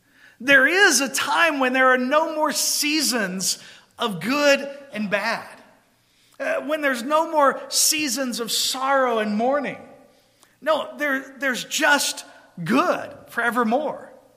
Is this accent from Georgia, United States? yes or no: yes; Georgia, United States; I grew up in Georgia, small town.